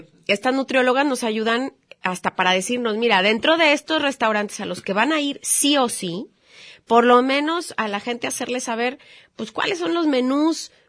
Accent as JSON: {"language": "Spanish", "country": "Mexico", "said": "nosotros como mexicanos somos una mezcla."}